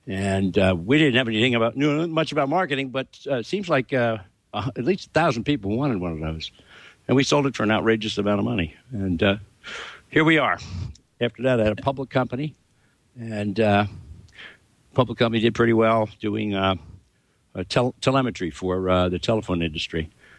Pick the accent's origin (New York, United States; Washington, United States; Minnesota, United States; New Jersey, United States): New Jersey, United States; I grew up in New Jersey